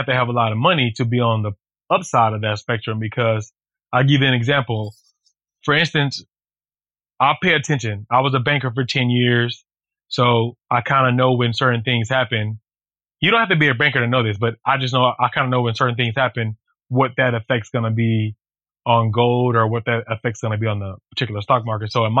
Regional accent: the South, United States; So in my opinion, I grew up in the South.

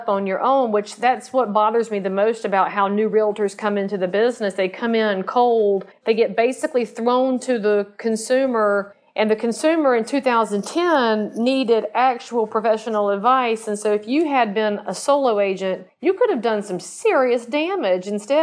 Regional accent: North Carolina, United States; She's located in my home state of North Carolina, just a short 2.5 hours north of me.

